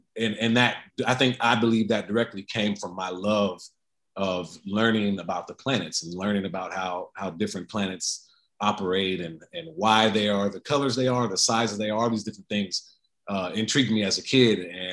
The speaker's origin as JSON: {"language": "English", "town": "Sacramento", "region": "California", "country": "United States", "tie": "born or raised there", "said": "And growing up in Sacramento where I grew up, in high school that I went to, that was not immune from any of those things."}